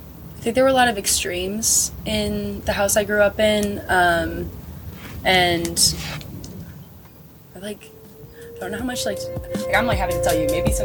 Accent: Phoenix, Arizona, United States; now in Austin, United States; Yeah, I've lived in Austin for about 5 years. But I'm off to another gay capital, San Francisco, next month. I'm from Phoenix originally.

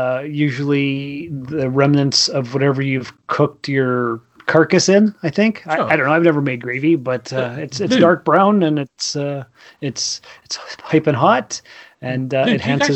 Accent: Canada; from Canada, where we carry sharp sticks.

